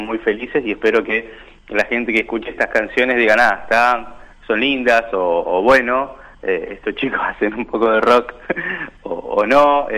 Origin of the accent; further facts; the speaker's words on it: San Jorge, Santa Fe, Argentina; Nosotros somos de San Jorge, Santa Fe, estamos en el centro oeste de la provincia. Habitantes alrededor de 23, 24 mil aproximadamente.